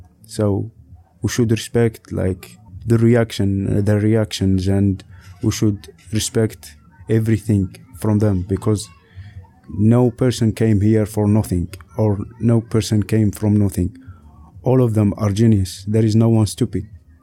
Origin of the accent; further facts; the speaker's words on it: Algeria; English is a second language; moved away; I am from Algeria. I have 25 years old. I came here since 9 December 2016.